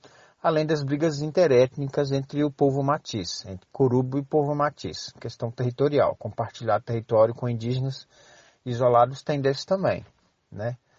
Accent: Amazonas, Brazil; como a Palina já falou. Eu pertenço à etnia Marubo, né, sou do Vale do Javari. É uma região localizada no extremo ocidental do estado do Amazonas, localizada numa região de fronteira entre o Brasil, o Peru e a Colômbia.

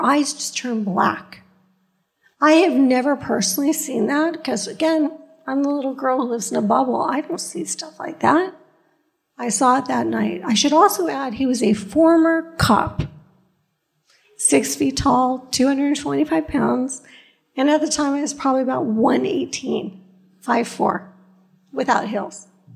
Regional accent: Brentwood, California, United States; I grew up in Brentwood, California, a place that nobody ever heard

